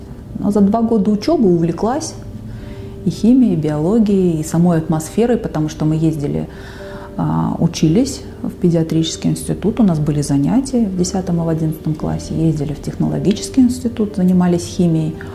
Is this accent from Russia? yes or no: yes; Saint Petersburg, Russia; Я родилась и выросла в Санкт-Петербурге.